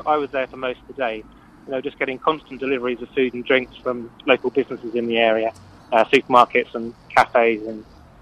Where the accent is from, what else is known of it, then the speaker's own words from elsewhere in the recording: Walton-on-Thames, South East England, United Kingdom; I grew up in Walton, so I used to go there myself.